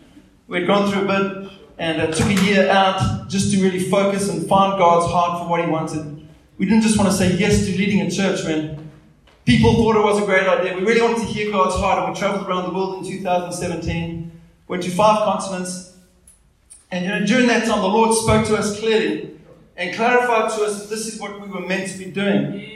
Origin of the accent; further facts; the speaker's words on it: East London, Eastern Cape, South Africa; moved away as an adult; now in Australia; I'm actually not Australian, Mark, but, you know, I did grow up in South Africa until the age of 20. I grew up in East London. I went to boarding school in Bloemfontein for a while. But, yeah, moved to Australia